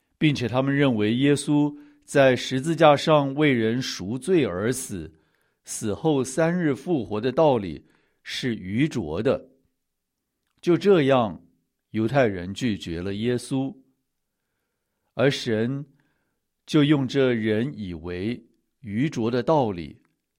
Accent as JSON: {"language": "Chinese", "country": "China", "said": "在这挑战前面，我们中国人实在需要谨慎、谦虚，也需要多认识这位所谓的独一真神。"}